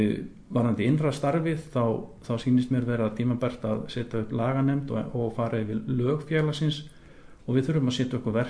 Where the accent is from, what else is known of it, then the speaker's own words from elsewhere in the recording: Stykkishólmur, Western Region, Iceland; Ég ólst upp í Stykkishólmi við öll svona venjuleg sveita störf til lands og sjávar.